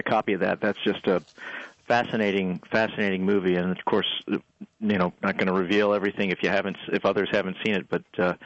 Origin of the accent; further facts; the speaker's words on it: Pennsylvania, United States; No, I grew up in Pennsylvania, and I moved to Virginia, among other reasons, because I saw a great opportunity for cycling.